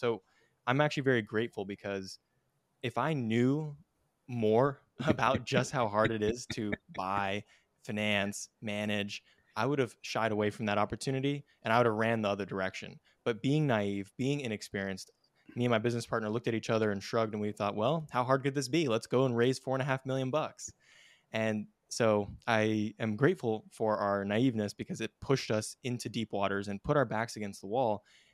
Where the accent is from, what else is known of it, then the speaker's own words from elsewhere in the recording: California, United States; So to weave the story together, I was born and raised in California. My parents used to run a residential brokerage firm back in Silicon Valley.